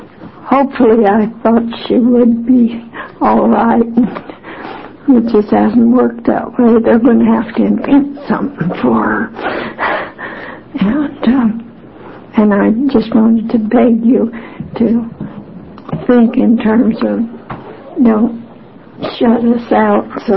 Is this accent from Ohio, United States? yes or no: no; Depoe Bay, Oregon, United States; I'm from Depot Bay.